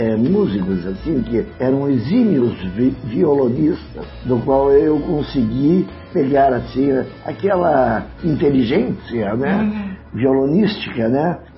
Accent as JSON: {"language": "Portuguese", "region": "Paraná", "country": "Brazil", "tie": "born or raised there", "said": "Eu sou da Gema, nasci aqui no Bigorrilho, no Campo do Puti."}